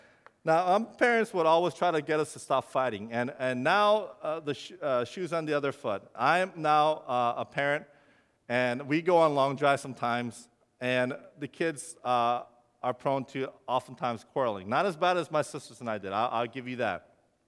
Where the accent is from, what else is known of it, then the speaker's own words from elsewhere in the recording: Irvine, California, United States; when I was growing up, I grew up in Irvine, but our church was in Los Angeles.